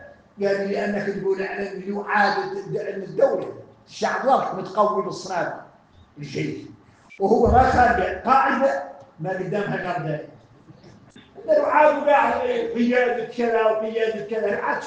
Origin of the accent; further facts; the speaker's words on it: Mauritania; احنا موريتاني